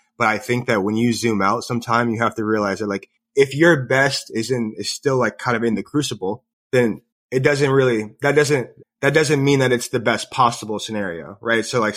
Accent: Columbus, Ohio, United States; So I grew up in Columbus, Ohio, as I mentioned earlier.

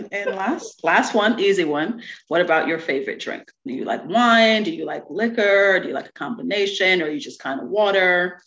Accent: New York, United States; also born or lived in United Kingdom; Oh, no. We're from New York.

